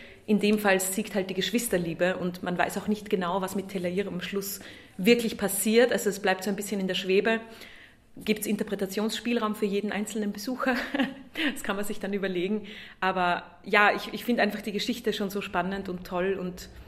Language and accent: German; St. Kathrein am Hauenstein, Styria, Austria; Ich komme ja eigentlich auch aus der Oststeiermark, also nicht weit weg von hier. Aus St. Kathrein am Hauenstein. Also wir haben wirklich nur 600 Einwohner, da passiert nicht viel.